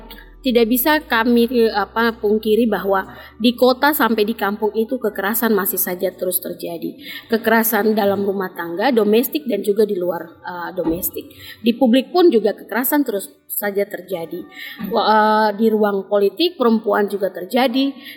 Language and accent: Indonesian; Sorong, Southwest Papua, Indonesia; Baik, asal saya sebenarnya dari Sorong.